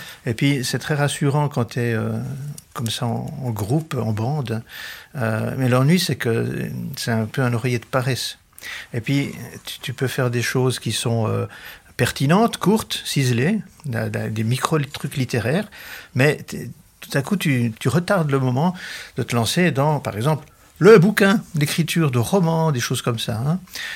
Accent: Jura, Switzerland; des copains du village où j'ai grandi, aux Franches-Montagnes.

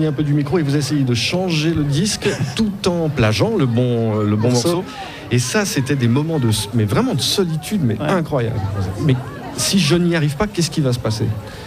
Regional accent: Jura, Switzerland; Moi, je venais des Franches-Montagnes et puis dans les Franches-Montagnes, on a un R qui est un peu râpeux, vous savez. Puis on a des O qui sont très ouverts

